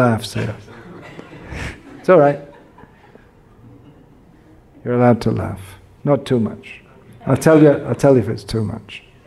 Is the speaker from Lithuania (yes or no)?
no; United Kingdom; Sorry, I'm from Britain. I have an excuse.